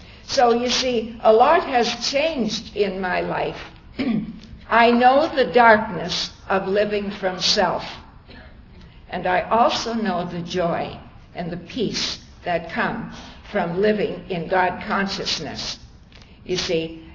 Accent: Toronto, Ontario, Canada; I'm from Toronto, Canada.

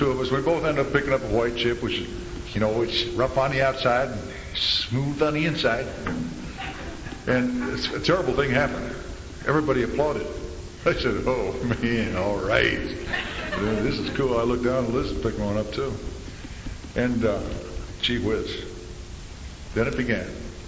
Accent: Midwest, United States; Of course, I'm a Midwesterner, which he quickly informed me to know that damn Yankee was still two words.

